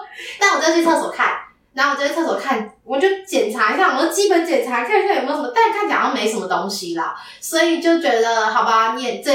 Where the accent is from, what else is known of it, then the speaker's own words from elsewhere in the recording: Taiwan; 哦，我们台湾人都洗澡比较快